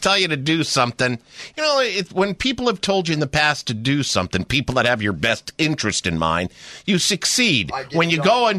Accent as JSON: {"language": "English", "region": "Northeast", "country": "United States", "tie": "born or raised there", "said": "Man, I remember as a kid growing up in the Northeast, the chipmunks all over the place."}